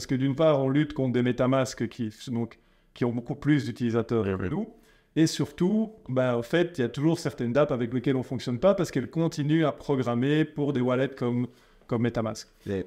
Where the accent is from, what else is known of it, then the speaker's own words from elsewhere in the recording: Belgium; j'ai dit 70 parce que je suis belge